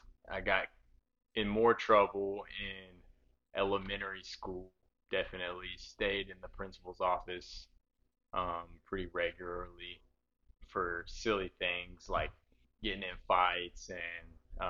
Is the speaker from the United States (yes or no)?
yes; Franklin, Tennessee, United States; I'm from Franklin, Tennessee.